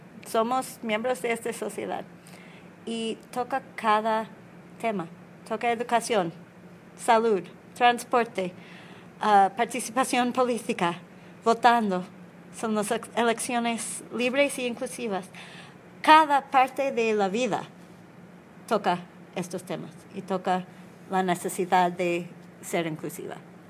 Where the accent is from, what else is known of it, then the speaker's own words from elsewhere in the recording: New York, United States; Spanish is a second language; yo soy 42 años, yo crecí, nací en 75 y crecí en Nueva York, afuera de la ciudad.